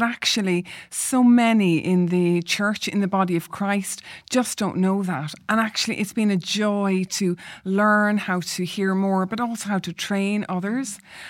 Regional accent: Cork, Munster, Ireland; also born or lived in Northern Ireland; now in United Kingdom; I am Irish, like Emma, and born in the north of Ireland, actually, and then moved to Cork in the south. So I don't sound like you, Emma, even though we both spent time in the north of Ireland, but a very different accent.

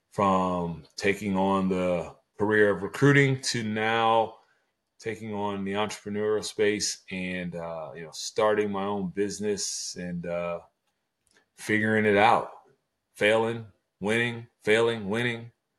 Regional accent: Dayton, Ohio, United States; now in Cincinnati, United States; So my story, I'm originally from Dayton, Ohio. I currently live in Cincinnati now. I've been in Cincinnati for 20 years.

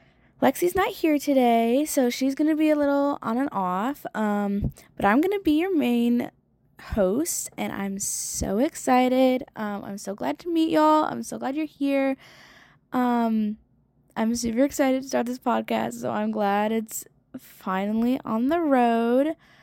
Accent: Michigan, United States; And I'm originally from Michigan, and I was homeschooled my whole life.

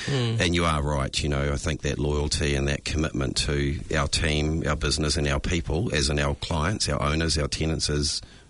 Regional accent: Te Atatu, Auckland, New Zealand; I grew up in Te Aratu, so spent my first 22 years. I think Mum and Dad were glad to get rid of me when I finally went flatting. So it's very much somewhere I resonate with, as I do the whole sort of West Auckland. That quarter of Auckland is my home patch.

